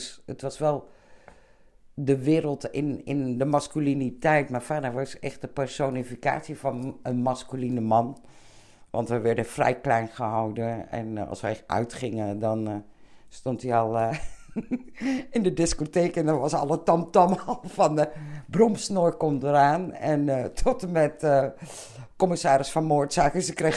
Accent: Vlissingen, Zeeland, Netherlands; born there; Ik ben in Vlissingen geboren. Een papa en mama en een jonger zusje.

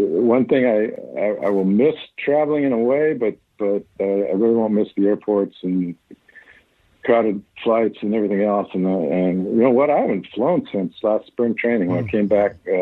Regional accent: Bothell, Washington, United States; Well, I grew up in Bothell. I went to Bothell High School

